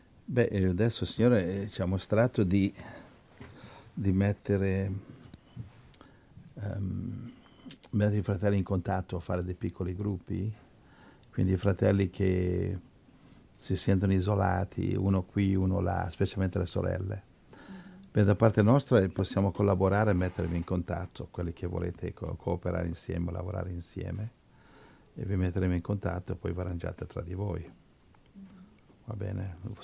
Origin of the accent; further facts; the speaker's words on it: United States; io sono americano.